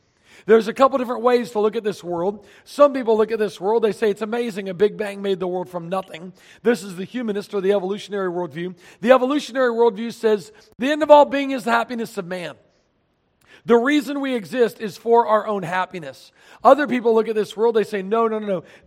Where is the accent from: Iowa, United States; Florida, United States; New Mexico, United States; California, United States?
Florida, United States; Starke; in Florida, my home state, Stark, Florida.